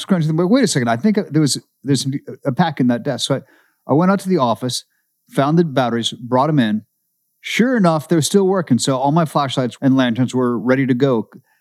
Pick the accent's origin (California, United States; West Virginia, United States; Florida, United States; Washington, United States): Washington, United States; Seattle; Well, I mean, yeah, of course, I grew up in Seattle.